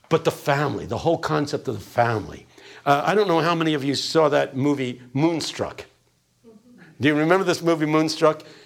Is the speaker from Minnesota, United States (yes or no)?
no; Philadelphia, Pennsylvania, United States; But I lived my whole life within one neck of the woods. Please understand, I grew up in West Philadelphia.